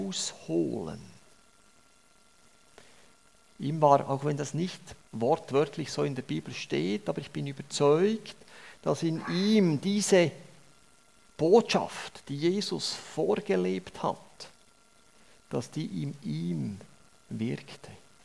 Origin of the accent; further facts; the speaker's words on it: Thun, Bern, Switzerland; Und das ist für mich als Thuner und für uns als Schweizer einfach zu sagen.